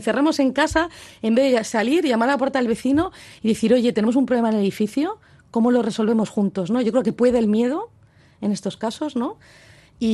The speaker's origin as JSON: {"language": "Spanish", "country": "Spain", "said": "A mí me parece inaceptable y vergonzoso como europea, ¿no? No solo como española, sino como europea"}